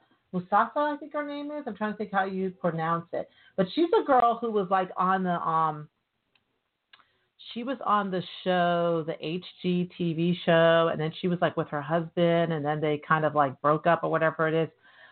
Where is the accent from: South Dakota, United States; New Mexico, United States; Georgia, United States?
Georgia, United States; Atlanta; So I'm from Atlanta, guys, and trust me, I would be eating my bologna sandwich in Atlanta.